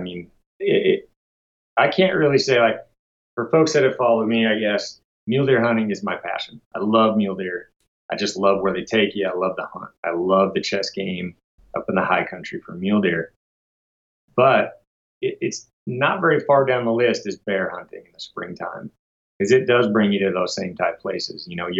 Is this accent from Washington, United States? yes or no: yes; Washington, United States; I came from Washington State, where very limited tags to pull a good spring tag.